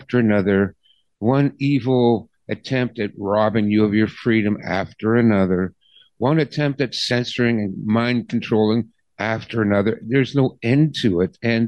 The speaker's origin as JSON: {"language": "English", "country": "Canada", "said": "I mean, I'm a Canadian."}